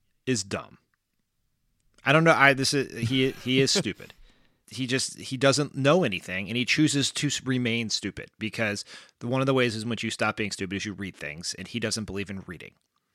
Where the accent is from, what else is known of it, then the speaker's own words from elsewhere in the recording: Delaware, United States; they went to my home state of Delaware to set up a shell company to hide the donation.